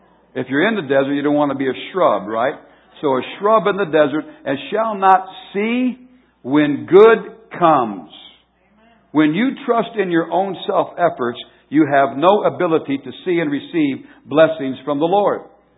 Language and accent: English; Wisconsin, United States; Now, I come from Wisconsin in the wintertime when everything is frozen, the frozen tundra, when there is nothing alive.